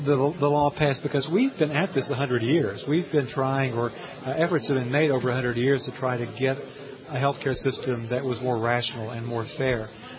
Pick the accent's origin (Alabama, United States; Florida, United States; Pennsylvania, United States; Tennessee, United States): Tennessee, United States; I'm from Tennessee. I went back to visit family in the summer of 2007.